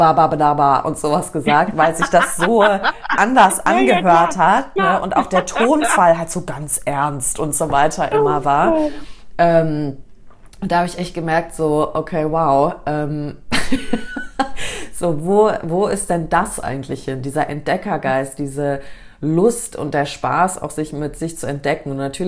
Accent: United States; ich bin ja in Amerika aufgewachsen

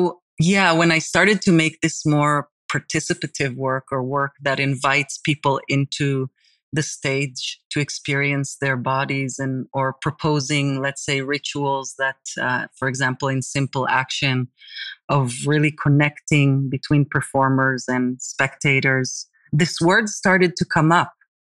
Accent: New York, United States; moved away as an adult; also born or lived in Jerusalem; now in Jaffa, Israel; So I was born in Jerusalem, Israel, and then I moved to New York with my family in the 80s. And then at some point in my 20s, I came back to live in Jaffa in Israel again.

